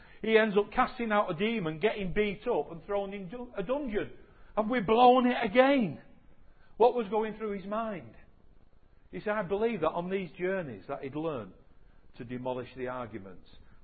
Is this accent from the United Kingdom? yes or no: yes; England, United Kingdom; We underestimate it because we're too English, apart from those of you that are from other places. But we're too English.